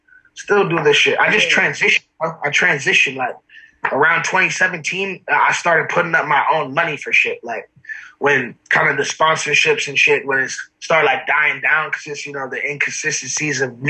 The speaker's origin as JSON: {"language": "English", "region": "Maryland", "country": "United States", "said": "I'm from Maryland. So what happened was like I went on this fucking family trip and went to Hawaii, right?"}